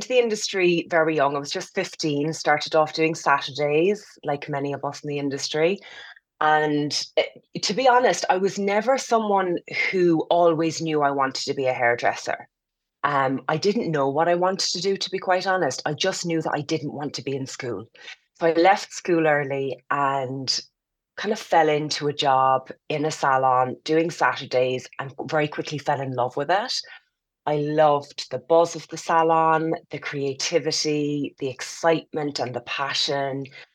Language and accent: English; Cork, Munster, Ireland; born there; also born or lived in United Kingdom; I've lived in Ireland for 25 years. I was born here in Cork, but I lived in the UK for many years.